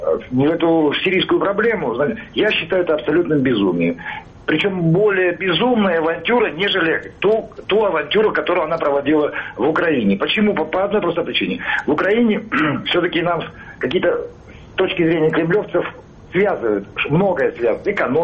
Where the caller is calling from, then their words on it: Barnaul, Altai Krai, Russia